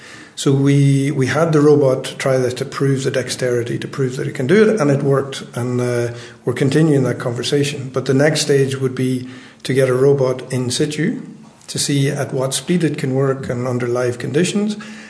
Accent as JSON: {"language": "English", "town": "Derry", "region": "Northern Ireland", "country": "United Kingdom", "tie": "born or raised there", "said": "I grew up in Derry, and I used to come through Letterkenny on holidays, and that was the time there was the border, and it was quite grim"}